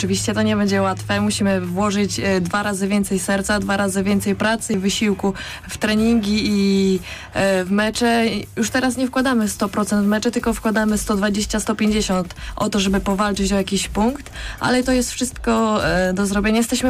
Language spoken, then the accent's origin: Polish; Wydminy, Warmian-Masurian Voivodeship, Poland; now in Poznań, Poland; Nie, ja jestem ogólnie, pochodzę z Mazur, jestem z Wydmin.